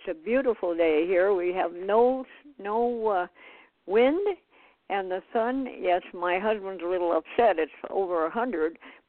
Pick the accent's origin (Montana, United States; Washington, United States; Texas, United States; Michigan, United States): Montana, United States; born there; And I was born in Montana, and it's colder than Finland